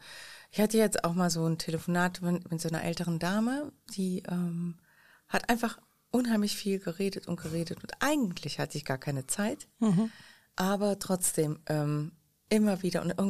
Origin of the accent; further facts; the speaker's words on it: South Holland, Netherlands; now in Jülich, Germany; weil man weiß ja, ich komme aus Holland Süd.